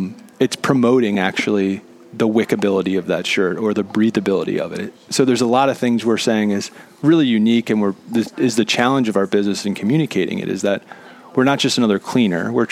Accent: Bel Air, Maryland, United States; I grew up in Bel Air, went to John Carroll, played soccer, basketball, lacrosse, and then went to UMBC

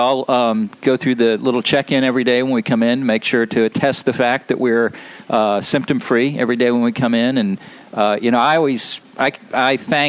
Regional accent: Lynchburg, Virginia, United States; I was born in Lynchburg, or I lived in Lynchburg, Virginia, graduated from high school there, went to college in Virginia.

